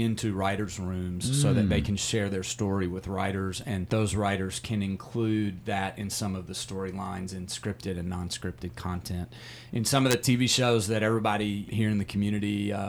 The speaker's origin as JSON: {"language": "English", "region": "Appalachia", "country": "United States", "said": "Holden and I are both a bit unique in that we're both from Appalachia."}